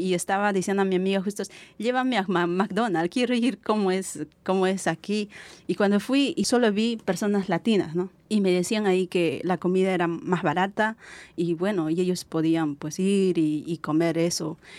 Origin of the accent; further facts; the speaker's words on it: Peru; moved away; por ejemplo, en mi pueblo allá en Perú, usualmente nosotros producimos nuestro propio alimento y cocinamos también nosotros mismos.